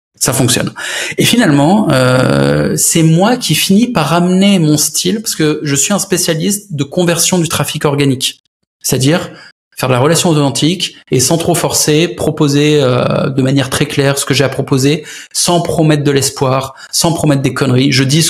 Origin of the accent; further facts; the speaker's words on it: France; Nous sommes, je suis français aussi